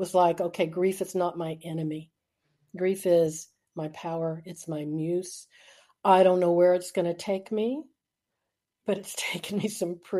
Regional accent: the South, United States; I'm from the South.

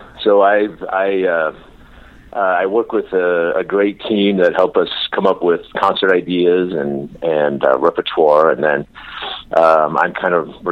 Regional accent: Culver City, California, United States; now in Orange County, United States; I actually grew up in L.A. I lived kind of all over. I grew up in Culver City, then went to college out east of Pasadena, but then back to Glendale and Sherman Oaks and Studio City.

